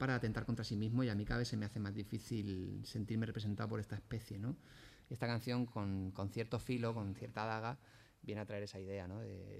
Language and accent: Spanish; Rivas-Vaciamadrid, Community of Madrid, Spain; al instituto público de mi pueblo, de mi ciudad, de Rivas, y por las noches, tardes noches, me cogía el bus y me iba a Madrid